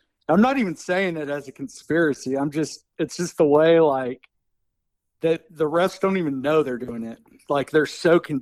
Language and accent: English; North Carolina, United States; You know, I grew up living in North Carolina for a little while.